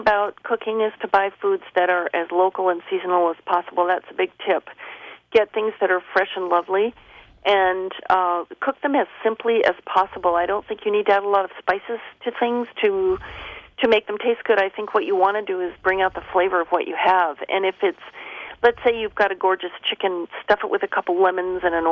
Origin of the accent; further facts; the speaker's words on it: Pacific Northwest, United States; now in France; I consider the Pacific Northwest my home.